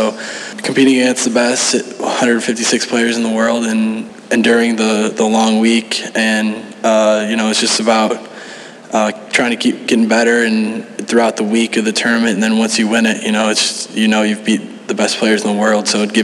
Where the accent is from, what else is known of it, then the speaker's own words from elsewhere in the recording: Chicago, Illinois, United States; having these tournaments at home, it's pretty nice, honestly.